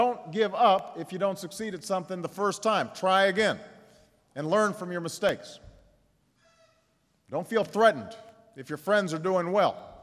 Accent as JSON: {"language": "English", "town": "Chicago", "region": "Illinois", "country": "United States", "tie": "born or raised there", "said": "There are neighborhoods in my hometown of Chicago, and there are neighborhoods right here in Philadelphia where, you know, kids are doing each other serious harm."}